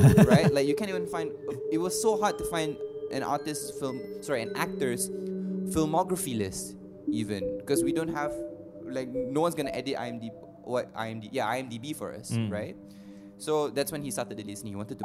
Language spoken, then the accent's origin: English; Malaysia; what it means to have an identity in music, especially as a Malaysian.